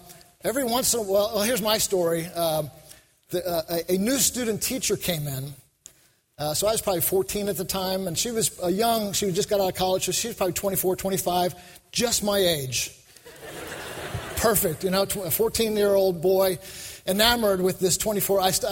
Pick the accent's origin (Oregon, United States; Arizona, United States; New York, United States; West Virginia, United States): New York, United States; also born or lived in Texas; and I grew up in New York, so I didn't even hardly know what a horse was, let alone how to, wrangling.